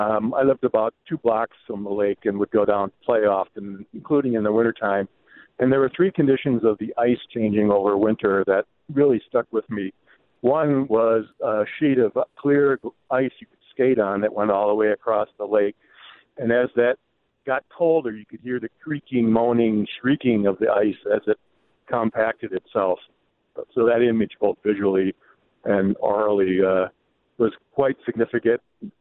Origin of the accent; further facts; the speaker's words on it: Monona, Wisconsin, United States; my memories as a child about 50 to 60 years ago growing up in Monona.